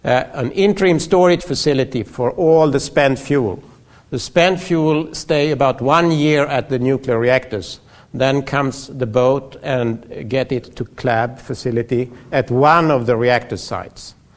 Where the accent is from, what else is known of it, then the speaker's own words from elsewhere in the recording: Sweden; And I say, Sweden.